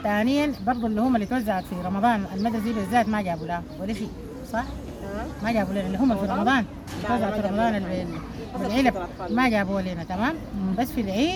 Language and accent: Arabic; Khartoum, Sudan; احنا نازلين طبعا من الخرطوم من بدايه الحرب الضحيه اللي فاتت لحد هسه يعني سنه وربع